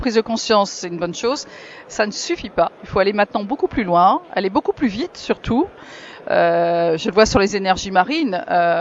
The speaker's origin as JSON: {"language": "French", "town": "Brest", "region": "Brittany", "country": "France", "said": "en même temps je suis bretonne et brestoise."}